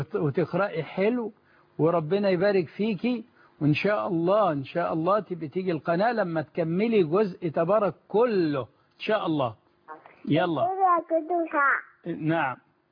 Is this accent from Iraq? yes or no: no; Egypt